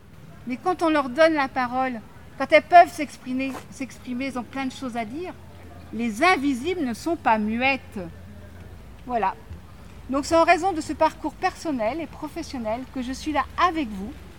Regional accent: Caen, Normandy, France; Alors, je suis de Caen déjà, je veux dire de Normandie.

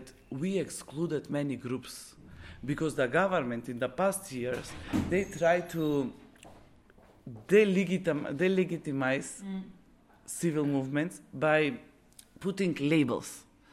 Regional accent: Bitola, Pelagonia, North Macedonia; English is a second language; they thought I'm from Skopje, and I'm actually from Bitola.

